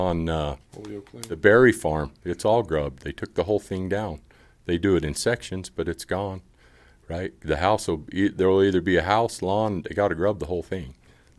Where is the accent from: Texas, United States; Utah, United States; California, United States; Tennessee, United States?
Utah, United States; Cedar City; I'm born and raised in Cedar City my whole life. My grandparents on both sides walked in here when Brigham Young said walk in here.